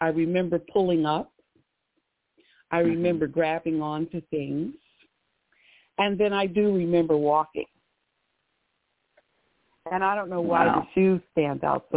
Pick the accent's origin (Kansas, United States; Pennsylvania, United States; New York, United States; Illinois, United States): New York, United States; Harlem; And I grew up in Harlem, New York, in one of those picturesque, scary-looking architectural magnificence buildings that contain tons of railroad apartments.